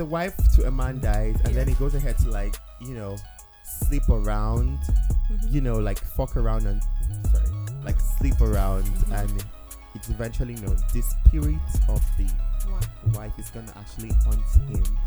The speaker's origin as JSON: {"language": "English", "country": "Nigeria", "said": "and I'm from Akaibo. And you go Calabar, but it pricks me because I am not Calabar. I am not from Calabar, you know."}